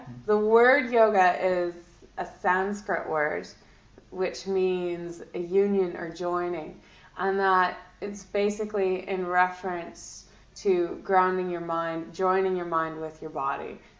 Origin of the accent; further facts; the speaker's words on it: California, United States; born there; I was born in California, but my grandmother's Irish, and I've been coming back since I was a teenager.